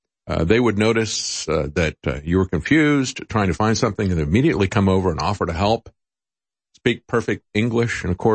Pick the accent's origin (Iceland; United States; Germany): United States; Florida; I saw this growing up in Florida, people who had fled communist Cuba